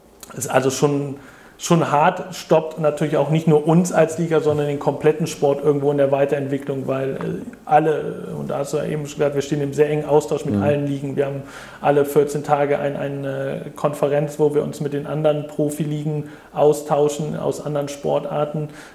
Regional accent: Cologne, North Rhine-Westphalia, Germany; die gerade zufällig auch in meiner Heimat in Köln sitzen, ist umso schöner.

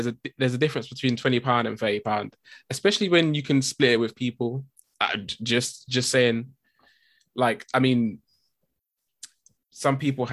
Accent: United Kingdom; But also I feel like we must say we're British.

